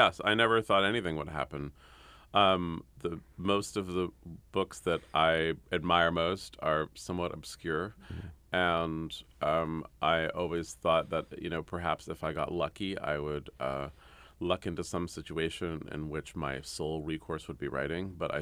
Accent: San Francisco, California, United States; almost as far as one can get from my hometown of San Francisco.

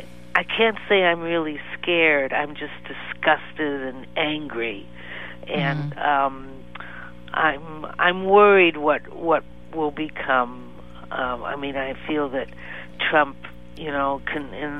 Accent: Chicago, Illinois, United States; I lived through the McCarthy era. I'm from Chicago, and my parents weren't actually communists, but they were probably fellow travelers, as they say.

